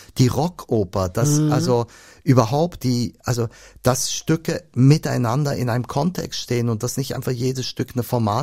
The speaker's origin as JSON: {"language": "German", "country": "Switzerland", "said": "Ich bin ja Schweizer, also Entschuldigung, ich komme aus gut bürgerlichen Verhältnissen."}